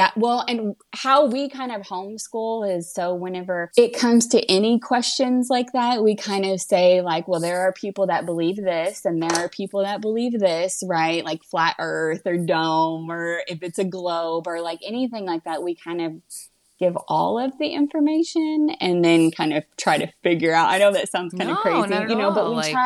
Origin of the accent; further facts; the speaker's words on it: Indiana, United States; it's kind of funny because we're from Indiana, but we never traveled up to Michigan.